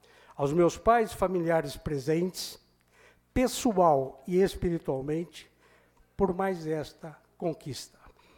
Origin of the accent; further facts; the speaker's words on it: Ribeirão Preto, São Paulo, Brazil; now in Jabuticabal, Brazil; tem muito mais anos de Jabuticabal do que na terra onde nascemos. Eu também sou ribeirão-pretano. Como ribeirão-pretano, desde 9 anos de idade